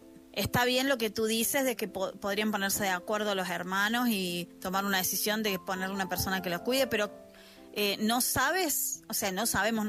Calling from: Argentina; desde Argentina

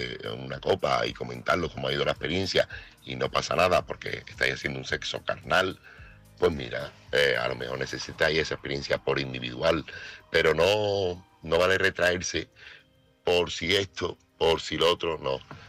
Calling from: Seville, Andalusia, Spain; corresponsal de Sevilla.

